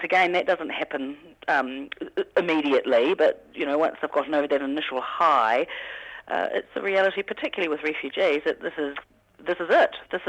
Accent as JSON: {"language": "English", "region": "Wellington", "country": "New Zealand", "lives_now": "Porirua, New Zealand", "said": "I'm not from Porirua originally. I'm from a farming area over in the Wairarapa"}